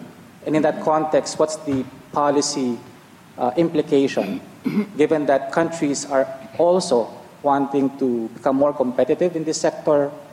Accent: Philippines; from the Philippines.

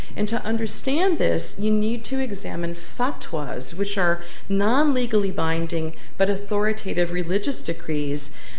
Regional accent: United States; I'm not Muslim, and I'm obviously American.

